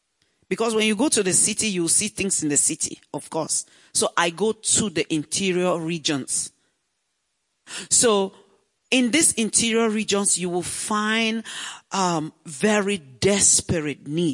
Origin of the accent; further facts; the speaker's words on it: Cameroon; also born or lived in Nigeria; I'm from Cameroon. I was born and raised in Cameroon, and I also went to school. My undergraduate education and part of my graduate education was done in Nigeria.